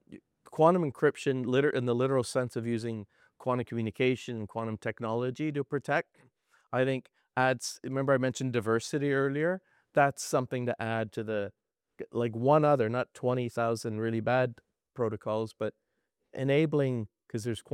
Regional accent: Canada; I'm from Canada

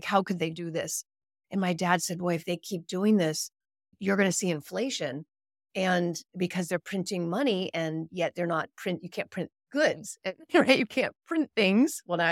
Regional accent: California, United States; I grew up in the Silicon Valley, and we had a friend who is now known as the godfather of the Silicon Valley, Ron Conway

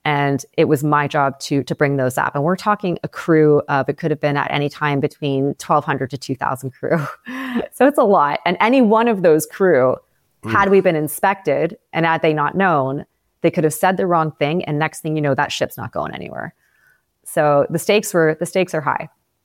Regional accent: Toronto, Ontario, Canada; We're both from Toronto. It was a local organization here in Toronto.

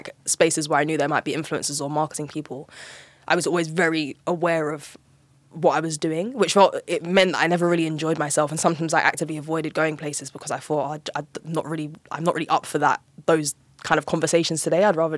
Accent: London, United Kingdom; I grew up in South London, which is an incredibly diverse place. Mm. Everyone's everything. We're also a very blunt people. Like South London people generally, we're very blunt and direct.

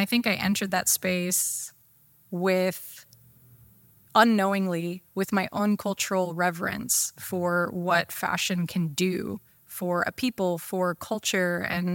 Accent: Texas, United States; Home is Texas.

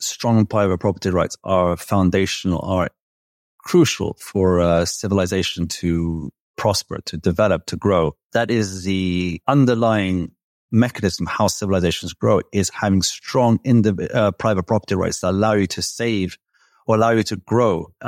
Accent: Belgrade, Serbia; where I'm living right now in Belgrade, my home country

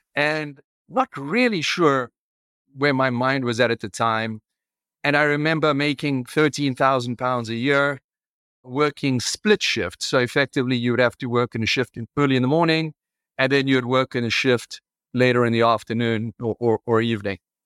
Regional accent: South Africa; I grew up in South Africa.

